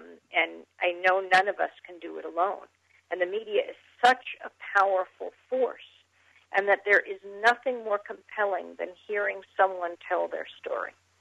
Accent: Long Island, New York, United States; We grew up in Long Island in New York.

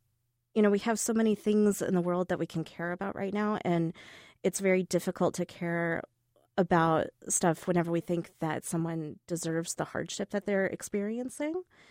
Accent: the South, United States; moved away; And I'm not originally from Illinois. I'm originally from the South. And this is the first state that I chose to move to.

